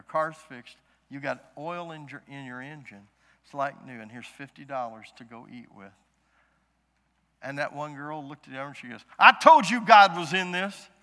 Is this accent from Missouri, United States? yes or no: yes; St. Louis, Missouri, United States; I'm in a 94.5% white town. We're from St. Louis.